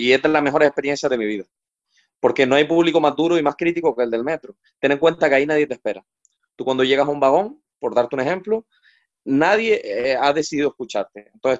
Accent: Canary Islands, Spain; yo crecí con el punto cubano. Yo desde pequeño me sentaba, soy canario, y me sentaba en la rodilla de mi abuela

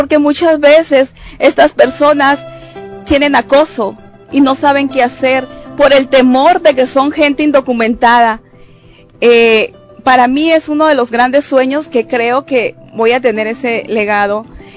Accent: Mexico City, Mexico; now in Utah, United States; por cierto, apellido vasco. Soy de la Ciudad de México. Soy poetisa y escritora. Al igual, trabajo en la Cámara de Comercio del Condado de Utah County, donde resido desde hace aproximadamente 8 años.

